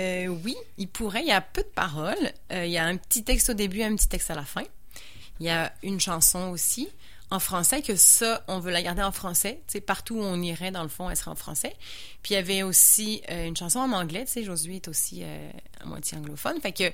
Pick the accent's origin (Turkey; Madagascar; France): France; ben moi je suis française, fait que là, tu sais, j'avais quand même cette envie d'aller un petit peu découvrir le public en France